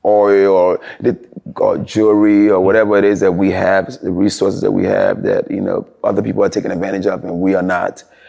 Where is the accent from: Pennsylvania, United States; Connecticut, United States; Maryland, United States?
Pennsylvania, United States; Philadelphia; And I grew up in Southwest Philly, the hood of Philly.